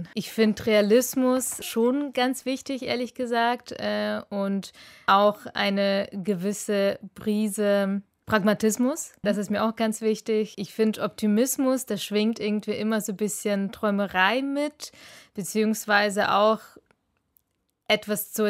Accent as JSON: {"language": "German", "region": "Kyiv", "country": "Ukraine", "tie": "born or raised there", "first_language": "ru", "second_language": "German", "lives_now": "Germany", "said": "Genau, also Russisch ist meine Muttersprache. Ukrainisch spreche ich zwar auch. Ich war auch auf einer ukrainischen Schule in Kiew."}